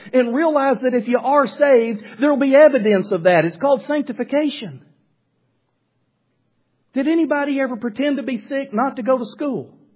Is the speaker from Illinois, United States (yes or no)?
no; Greenwood, Arkansas, United States; I'm not from Alexandria. I'm from Greenwood, Arkansas. But I have a burden not to go to a KEI and work in Corinth. I have a burden to go to struggling churches in western Arkansas and eastern Oklahoma